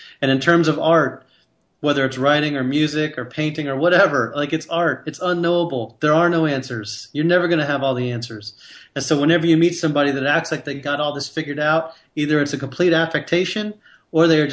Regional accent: Florida, United States; And like, I grew up in South Florida in the 80s, you know, during the Cold War. My parents were in Florida during the Cuba Missile Crisis.

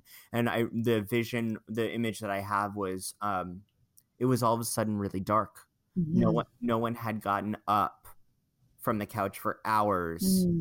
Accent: Long Island, New York, United States; My parents, you know, I'm from Long Island.

